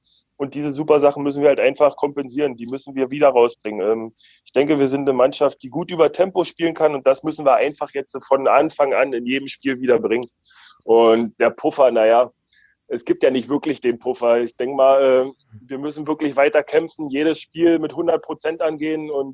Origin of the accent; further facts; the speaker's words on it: Premnitz, Brandenburg, Germany; Genau, ich komme aus Premnitz gebürtig. Das ist ein kleines Dörflein, sage ich mal, im Havelland, 5000 Einwohner.